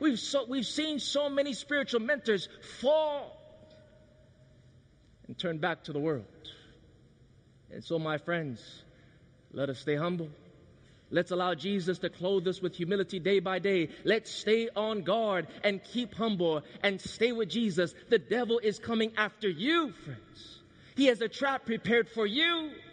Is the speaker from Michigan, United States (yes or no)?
no; Hawaii, United States; Growing up in Hawaii, I had a disadvantage. I had an advantage because I was close to the beach. But the disadvantage is that in Hawaii, we speak a different language there.